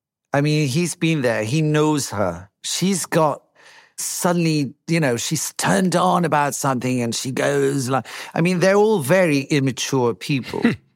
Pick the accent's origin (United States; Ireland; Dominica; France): France; English is a second language; But where are you from?" And I said, "I'm from France." "No, you're not. I've never heard a French person speak English like that.